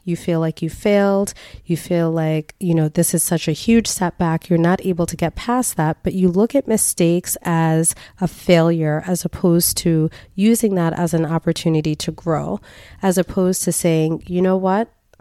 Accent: New York, United States; I was born and raised in New York. That's where I spent most of my life.

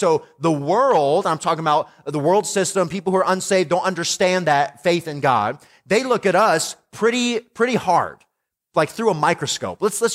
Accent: Tennessee, United States; also born or lived in Indiana; I was born in Indiana, lived there till I was just after fifth grade, and we moved to Tennessee, where my parents still live in the same house.

